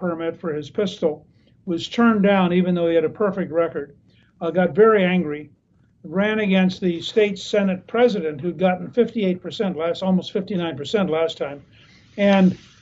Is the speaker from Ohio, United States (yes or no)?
no; Georgia, United States; I mean, in my home state of Georgia, there's no question that Fulton County, which is our biggest county, had very corrupt election last time.